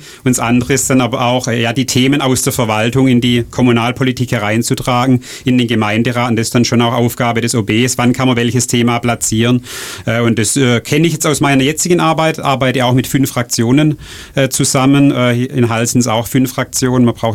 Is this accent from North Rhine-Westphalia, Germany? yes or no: no; Baden-Württemberg, Germany; Das kann man ja auch nicht immer planen, wenn so eine Stadt frei wird in meiner Heimatregion, in unserer Heimatregion von meiner Frau und mir